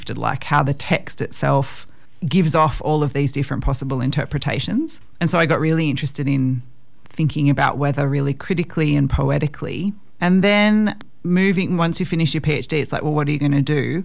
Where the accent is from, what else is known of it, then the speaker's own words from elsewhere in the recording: Wollongong, New South Wales, Australia; It was actually extremely coastal. My childhood home was 50 metres from the beach, but also about a kilometre downwind of the steelworks and coal loader.